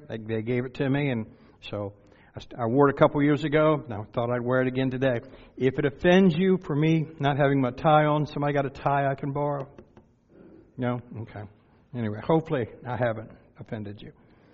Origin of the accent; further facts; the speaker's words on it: Delmarva Peninsula, United States; I grew up on the Delmarva Peninsula